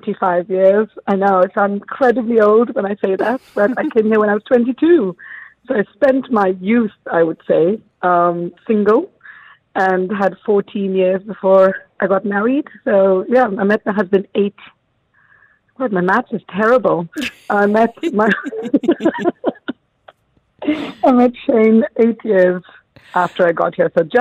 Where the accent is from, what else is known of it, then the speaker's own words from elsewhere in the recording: Bangalore, Karnataka, India; now in United States; And he could never have known that my hometown is Bangalore, which is where I'm from.